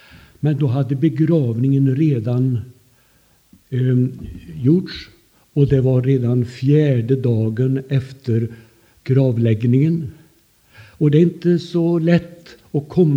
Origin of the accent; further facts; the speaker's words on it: Undernäs, Västra Götaland County, Sweden; Jag är ju uppväxt i Undernäs, och en liten pingstförsamling var det.